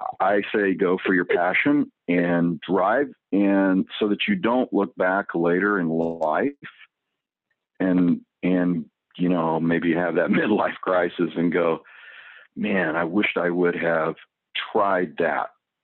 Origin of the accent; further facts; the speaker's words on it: Texas, United States; I was born and raised in Texas and went to school at the University of North Texas and graduated at Texas State University.